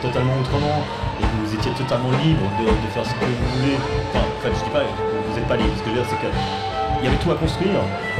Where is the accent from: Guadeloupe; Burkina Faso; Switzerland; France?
Switzerland; Châtelaine, Geneva; moi je suis pas du tout de ce côté-là de Genève. Enfin, de ce côté-là, j'ai grandi à Châtelain en gros.